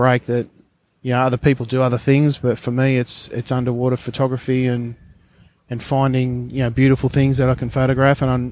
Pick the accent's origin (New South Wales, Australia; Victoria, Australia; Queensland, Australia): New South Wales, Australia; Tamworth; Well, I grew up, even though I did – my hometown's Tamworth. We've spent our entire lives chasing the sea, my family